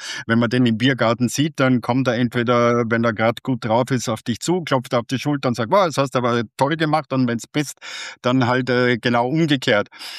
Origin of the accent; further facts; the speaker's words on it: Lower Austria, Austria; ich komme ja aus dem Flachlandgebiet.